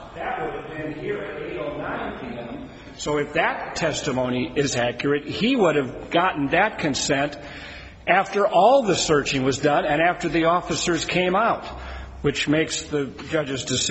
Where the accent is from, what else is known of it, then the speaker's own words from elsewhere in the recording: Prescott, Arizona, United States; I'm from Prescott, Arizona, and I represent James Greer in this appeal.